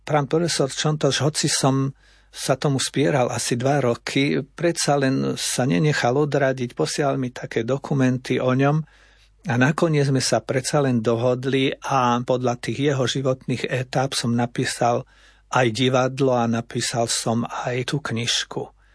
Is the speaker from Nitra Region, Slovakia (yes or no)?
no; Černová, Žilina Region, Slovakia; či som rodák z Černovej.